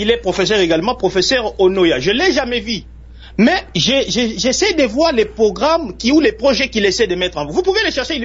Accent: Kasaï, DR Congo; a fortiori au Kasaï chez moi, a fortiori à Goma chez nous

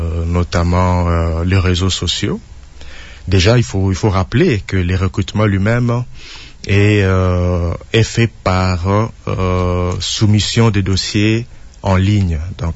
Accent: DR Congo; Je sais que en tant que Congolais

